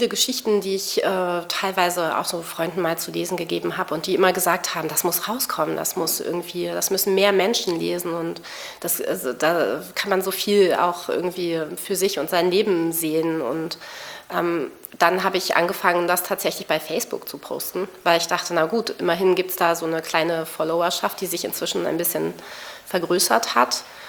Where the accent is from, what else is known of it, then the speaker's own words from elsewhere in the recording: Berlin, Germany; Und so kam ich dann mit 10 Jahren nach Berlin und fühle mich auch als Berlinerin. Also wenn mich jemand fragen würde, wo kommst du her, würde ich immer sagen, ich bin Berlinerin.